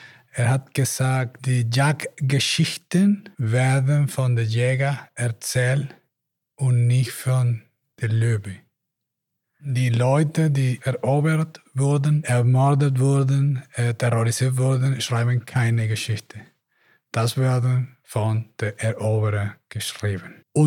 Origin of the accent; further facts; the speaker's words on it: Venezuela; German is a second language; aber ich komme aus Venezuela und für mich dieser strukturelle Rassismus sehr, sehr wichtig ist.